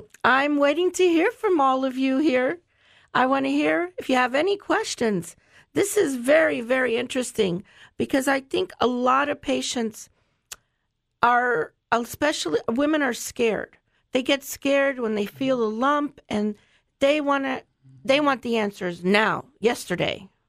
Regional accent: Florida, United States; Well, I grew up in Charlotte County here my whole life, and I remember when 41 was a two-lane road.

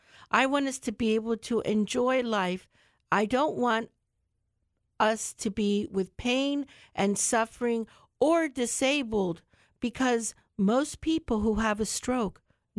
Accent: Florida, United States; because I grew up here in Charlotte County

